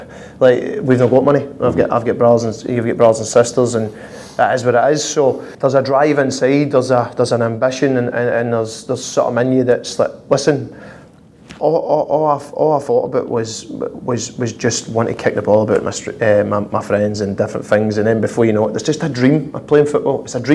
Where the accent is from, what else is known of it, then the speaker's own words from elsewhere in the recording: Glasgow, Scotland, United Kingdom; 80% of fights growing up in Glasgow was the jumpers.